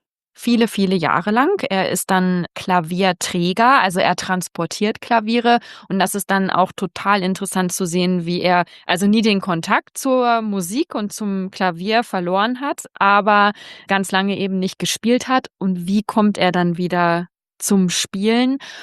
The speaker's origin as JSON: {"language": "German", "town": "Braunschweig", "region": "Lower Saxony", "country": "Germany", "said": "Und ich komme ja aus Braunschweig. Also ich kenne so diese Ecken, die da beschreiben, und auch so die Landschaft ziemlich gut."}